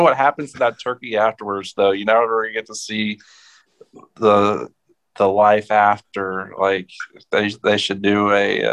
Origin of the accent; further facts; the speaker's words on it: United States; Oh, yeah. I am an American.